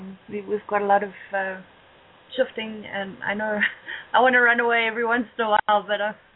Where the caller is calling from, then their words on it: South Africa; from South Africa. I used to come in a lot.